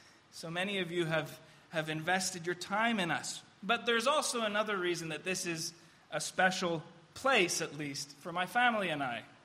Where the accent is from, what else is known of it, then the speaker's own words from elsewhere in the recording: Cyprus; this is a very unique congregation in terms of my home country, in terms of Cyprus.